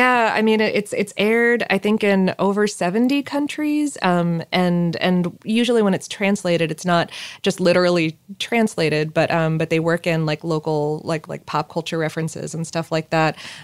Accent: Florida, United States; I guess growing up in South Florida, like, you absorb probably a lot more about theme parks than many other humans would.

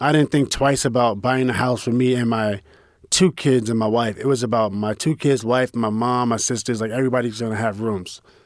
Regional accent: New York City, New York, United States; Yeah, and I grew up in 1979, and then in the 80s, it was tough

